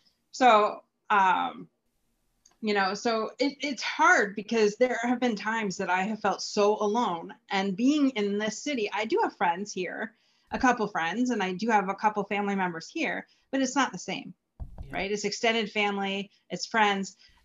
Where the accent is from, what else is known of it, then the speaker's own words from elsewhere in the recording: Ontario, Canada; now in Windsor, Canada; I was living, I'm from Ontario, Canada. So I was living in a place called Chatham